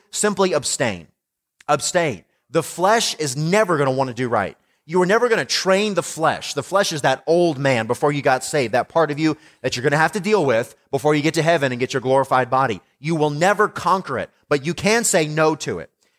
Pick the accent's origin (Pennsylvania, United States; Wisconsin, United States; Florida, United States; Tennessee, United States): Tennessee, United States; also born or lived in Indiana; I was born in Indiana, lived there till I was just after fifth grade, and we moved to Tennessee, where my parents still live in the same house.